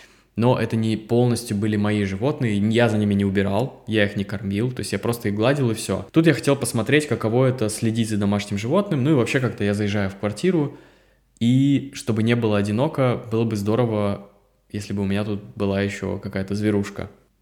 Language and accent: Russian; Novosibirsk, Novosibirsk Oblast, Russia; Я вообще из Сибири, из Новосибирска. У нас снег полгода, и мне этого хватило.